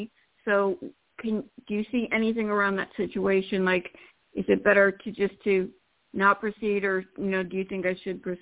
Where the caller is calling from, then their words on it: Florida, United States; from Florida.